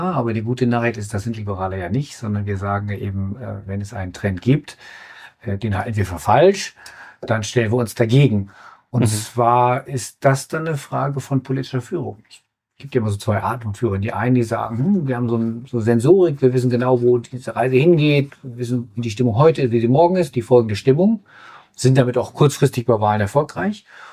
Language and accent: German; Northern Germany, Germany; Ich komme aus Norddeutschland. Für uns ist das Französische nicht so eingängig wie in, sagen wir, Baden-Württemberg oder im Saarland.